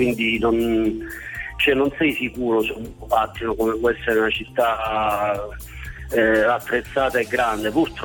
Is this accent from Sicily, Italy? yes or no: no; Lecce, Apulia, Italy; Io sono di Lecce, dalla bella Lecce, Salento.